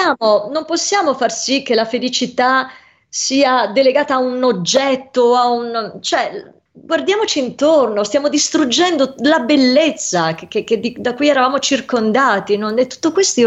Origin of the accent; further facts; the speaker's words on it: Venice, Veneto, Italy; vabbè a parte io sono veneziana